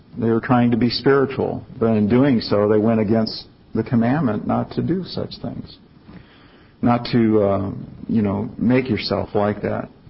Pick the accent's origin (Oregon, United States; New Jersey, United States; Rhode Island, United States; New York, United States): Oregon, United States; I'm from Oregon originally, and there was a gentleman out there who had a following